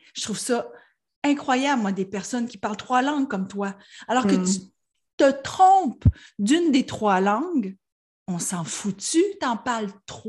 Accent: Quebec, Canada; accent: Gaspésie; Moi, je suis originaire de la Gaspésie. Puis en Gaspésie, on a un gros accent pour les gens qui sont originaires de Montréal. Puis même pour les gens qui habitent Québec.

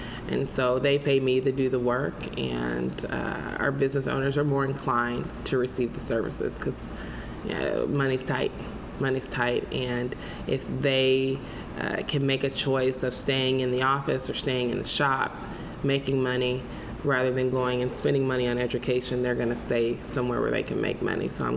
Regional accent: Mississippi, United States; moved away as an adult; So I am originally from Mississippi, and I came to Iowa to go to Drake several years ago as a broadcast news and politics major.

